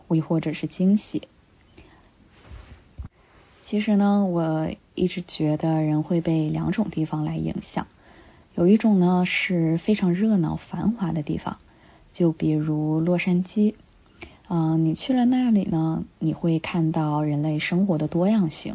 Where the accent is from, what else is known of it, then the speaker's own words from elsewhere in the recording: Northeast China, China; 作为一个东北人，其实前往阿拉斯加也是让我有一种很莫名的亲切感，当然也是比我的家乡还要远远再寒冷一些。